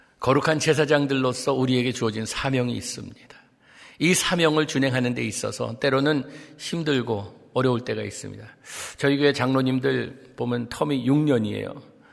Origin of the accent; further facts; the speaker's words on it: Monterey, California, United States; moved away; 제가 고등학교 때 몬트레이에서 자랐는데